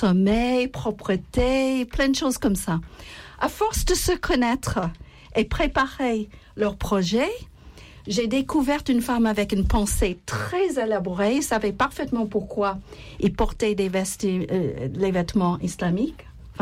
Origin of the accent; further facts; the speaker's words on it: United States; French is a second language; d'origine américaine, vous avez entendu mon accent, donc vous savez.